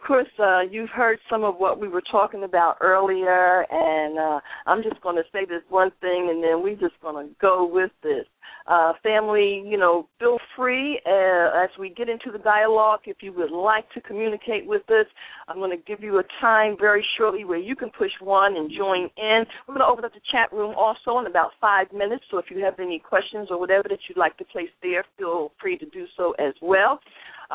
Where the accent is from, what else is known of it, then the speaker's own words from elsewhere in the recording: Philadelphia, Pennsylvania, United States; Now, tell me what church that was, because I'm in Philly. I'm from Philly, and I want to know what church in Philly is talking about something real